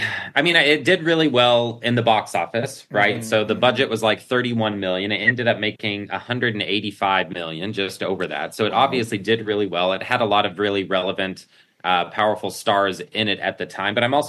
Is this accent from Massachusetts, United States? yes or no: no; Texas, United States; I'm from the South, I'm from Texas and grew up just a couple hours away from the Louisiana border.